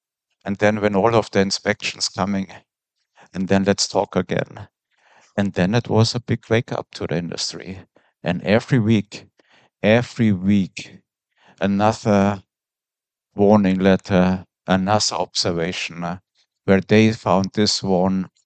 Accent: Bavaria, Germany; English is a second language; also born or lived in Ireland; I'm born and raised in Bavaria, countryside, farming, no English.

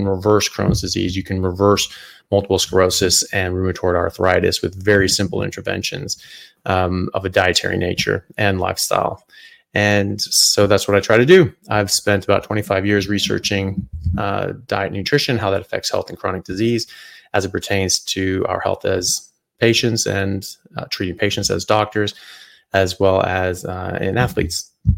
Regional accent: United States; now in Australia; Well, I'm an American medical doctor and physician. I work currently in Australia in neurosurgery, and I have a practice in metabolic medicine.

